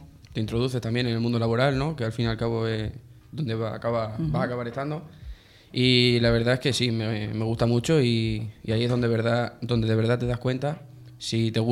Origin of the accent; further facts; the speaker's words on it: Navalmoral de la Mata, Extremadura, Spain; yo, como bien sabes, soy de Navalmoral de la Mata y en mi pueblo el ciclo está muy solicitado